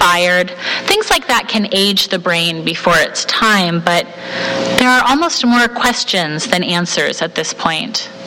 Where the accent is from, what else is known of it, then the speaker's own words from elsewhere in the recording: Portland, Oregon, United States; a potentially groundbreaking study in my hometown of Portland, Oregon.